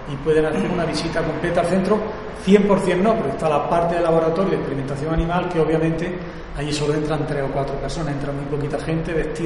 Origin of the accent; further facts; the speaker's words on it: Peal de Becerro, Andalusia, Spain; also born or lived in Cazorla; Llevo a gala el ser de aquí, allá por donde voy. Sería fácil decir Cazorla porque nací allí, pero soy de Peal y me crié en Peal y soy pealeño a todos los efectos